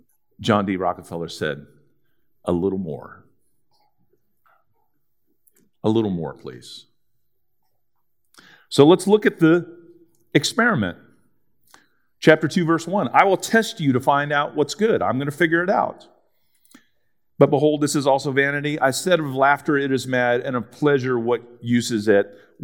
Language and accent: English; Philadelphia, Pennsylvania, United States; And I'm from Philadelphia, so I might as well use it while I'm here.